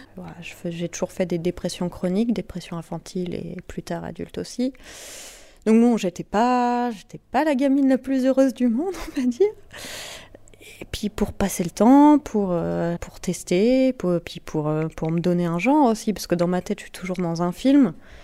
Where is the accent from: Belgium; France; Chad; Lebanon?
France; Auvergne-Rhône-Alpes; j'ai 23 ans, j'ai grandi dans l'Ain. Actuellement j'habite avec mon conjoint depuis un an et demi.